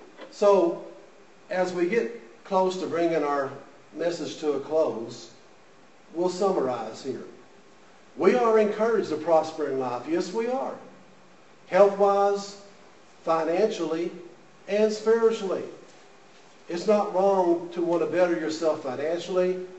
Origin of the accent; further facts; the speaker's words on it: Sweetwater, United States; A while back, I I went to my hometown, a small town, Sweetwater, most of you know where that is.